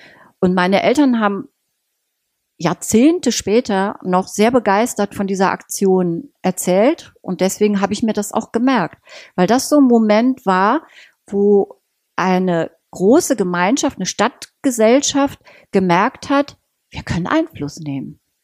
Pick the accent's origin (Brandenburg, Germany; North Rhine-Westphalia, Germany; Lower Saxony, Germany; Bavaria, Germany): Lower Saxony, Germany; Hanover; Ich bin in Hannover geboren und aufgewachsen.